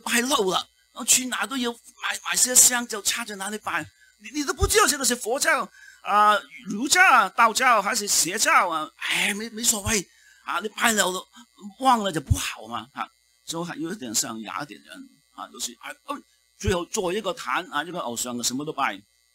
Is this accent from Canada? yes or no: yes; Canada; 其实就好像我们加拿大人一样可能他不认识